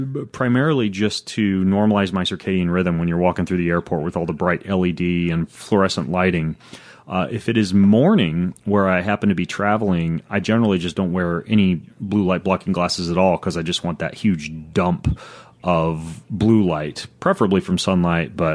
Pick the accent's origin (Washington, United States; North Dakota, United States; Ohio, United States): Washington, United States; Spokane; I flew Milan to Frankfurt to Seattle to my hometown, Spokane.